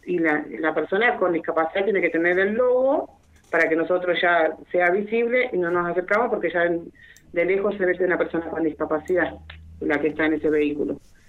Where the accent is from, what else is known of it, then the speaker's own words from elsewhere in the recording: El Bolsón, Río Negro, Argentina; yo, como nací y criada en Bolsón